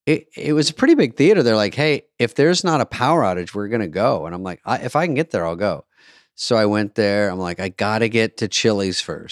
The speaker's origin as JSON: {"language": "English", "region": "Michigan", "country": "United States", "tie": "born there", "said": "And then the next night was Michigan, where I was born in Michigan"}